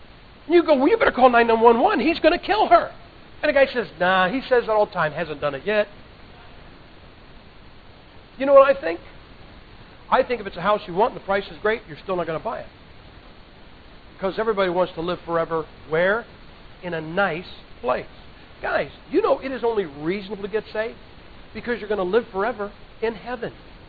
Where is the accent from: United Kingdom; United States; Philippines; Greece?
United States; Ohio; You know, I'm from Ohio. We have another country that borders us. It's called Kentucky.